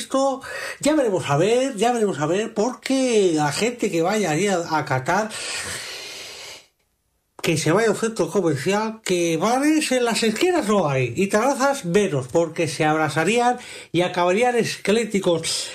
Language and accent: Spanish; Spain; lo digo yo que soy vidente español.